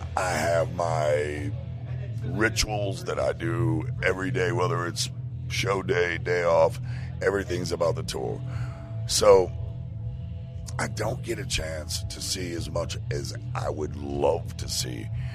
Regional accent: New Orleans, Louisiana, United States; And the antiquate city of New Orleans itself, I grew up, my very first memories are of growing up in the French Quarter in a tiny little apartment with my mother.

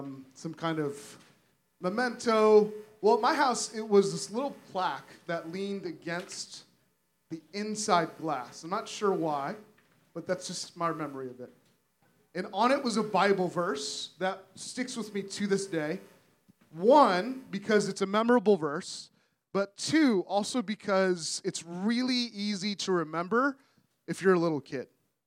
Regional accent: San Francisco, California, United States; So I grew up in San Francisco

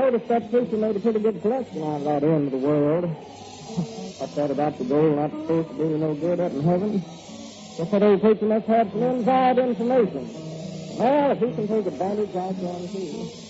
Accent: Okemah, Oklahoma, United States; Well, I come from Okina, Oklahoma. Out in that country, there ain't nothing in the world to stop that north wind but a barbed wire fence.

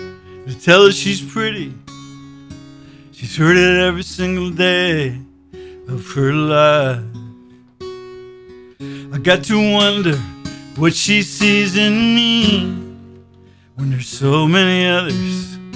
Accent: Bangor, Maine, United States; Growing up in Bangor, Boston was my first urban experience, and subways and all of that.

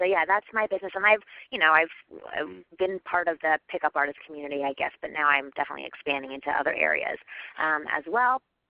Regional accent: Canada; I like her more because she's Canadian. Because I'm Canadian.

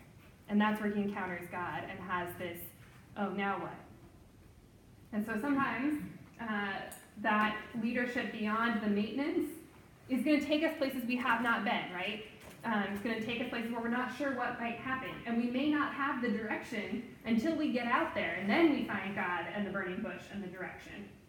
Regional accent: West Coast, United States; I come from the West Coast, so anything over 100 is really old.

